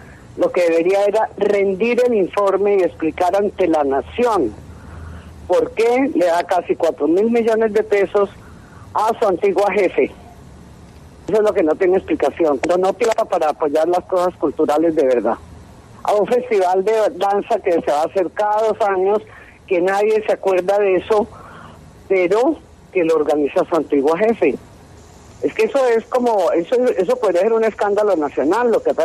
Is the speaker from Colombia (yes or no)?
yes; Cali, Valle del Cauca, Colombia; somos caleñas, la familia se conoce la vida